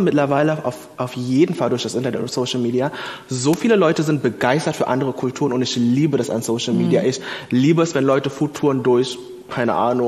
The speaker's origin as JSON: {"language": "German", "region": "Berlin", "country": "Germany", "said": "Ich komme aus Berlin, wir sind so Multikulti."}